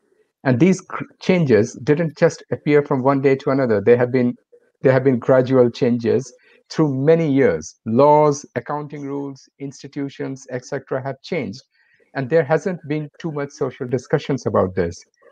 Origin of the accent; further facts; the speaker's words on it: Netherlands; English is a second language; I come from Netherlands